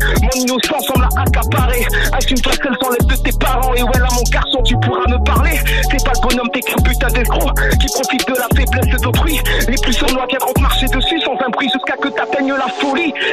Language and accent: French; Montpellier, Occitanie, France; Ben, je suis de Montpellier, hein.